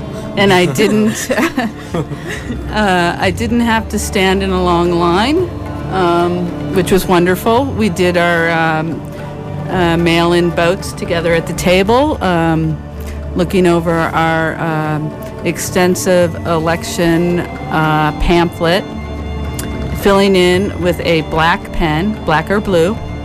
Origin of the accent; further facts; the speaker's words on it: Chicago, Illinois, United States; they were all in Grant Park, Chicago, and that's my hometown.